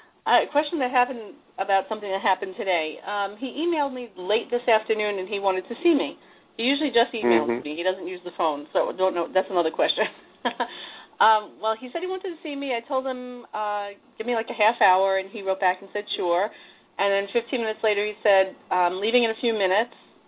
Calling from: New York, United States; I'm calling from New York.

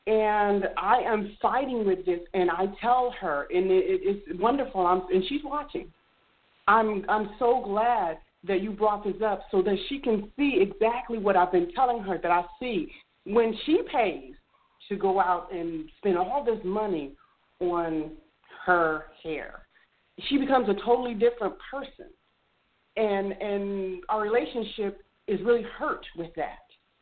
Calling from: Huntsville, Alabama, United States; I'm calling from Huntsville, Alabama.

